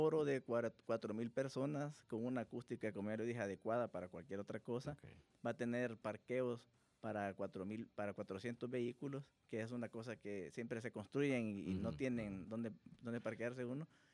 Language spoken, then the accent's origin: Spanish; El Salvador; Como salvadoreños trabajadores podemos salir.